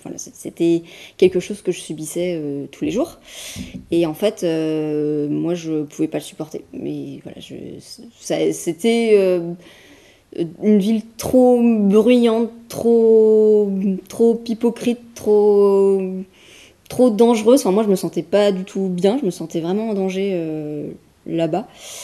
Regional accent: Pays de la Loire, France; now in Laval, France; J'ai 30 ans, je viens d'un petit village du côté d'Angers et j'habite Laval depuis 6-7 ans maintenant.

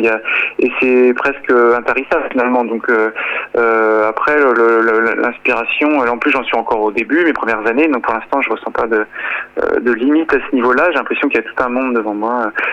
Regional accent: Brûlon, Pays de la Loire, France; now in Nantes, France; Voilà, j'ai 34 ans, je suis originaire de Brulon, dans la Sarthe, à quelques kilomètres de la Mayenne, et je vis à Nantes.

